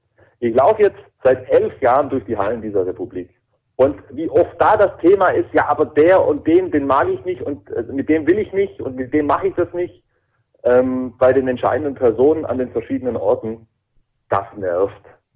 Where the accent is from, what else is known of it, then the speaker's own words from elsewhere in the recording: Ehingen, Baden-Württemberg, Germany; das Schwäbische spielt da natürlich ganz doll rein. Ich komme aus Ehingen, das ist eine Stunde Autofahrt von Balingen entfernt.